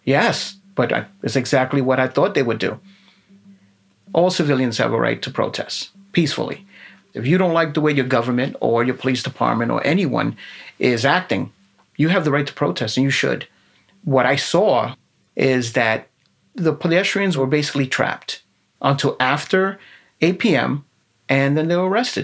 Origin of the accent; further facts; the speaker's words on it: Bronx, New York, United States; And growing up in the South Bronx, I could understand how people did not like police officers